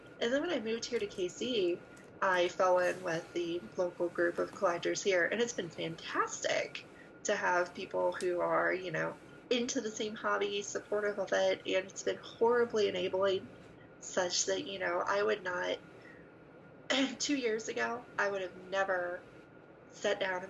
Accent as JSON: {"language": "English", "town": "St. Louis", "region": "Missouri", "country": "United States", "tie": "born or raised there", "said": "I never really, so where I used to live, I grew up in St. Louis, I never found a group."}